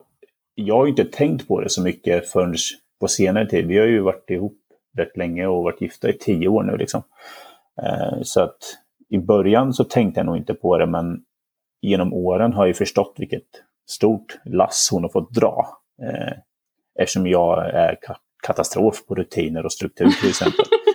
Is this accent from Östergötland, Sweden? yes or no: yes; Linköping, Östergötland, Sweden; Linköping i Östergötland.